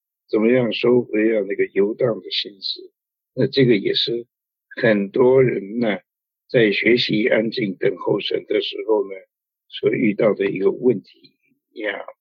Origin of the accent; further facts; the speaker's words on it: China; 我们中国人说胡思乱想啊，这个我们都有